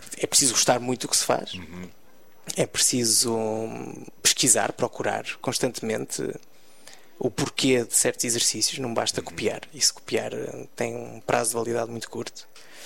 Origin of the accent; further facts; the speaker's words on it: Porto, Portugal; Eu sou do Porto e nasci lá, vivi lá.